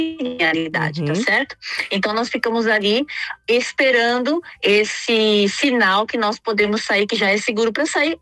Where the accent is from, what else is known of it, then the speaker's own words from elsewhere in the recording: São Paulo, Brazil; now in Yavne, Israel; Eu sou de São Paulo, capital.